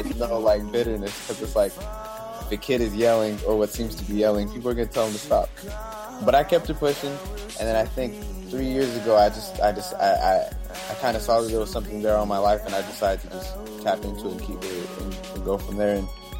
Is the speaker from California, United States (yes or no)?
yes; Redlands, California, United States; I grew up in Redlands, California, Inland Empire.